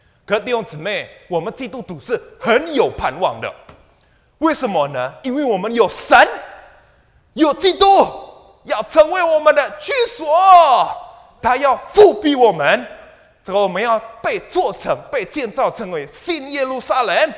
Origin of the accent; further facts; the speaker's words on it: Indonesia; also born or lived in India; 我是从印尼来的，我住过印尼跟 印度了。基本上这个停电呢、啊、是从小发生的事